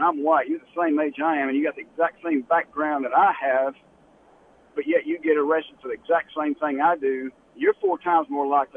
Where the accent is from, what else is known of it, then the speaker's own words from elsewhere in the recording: Texas, United States; Well, I'm from East Texas. I'm sixth generation from Walker County.